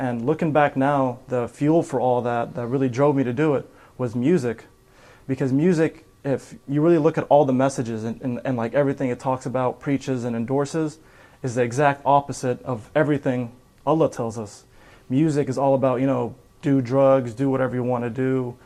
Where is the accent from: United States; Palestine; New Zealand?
Palestine; Gaza, Gaza Strip; I was raised in an Islamic family. We're from Palestine, Gaza.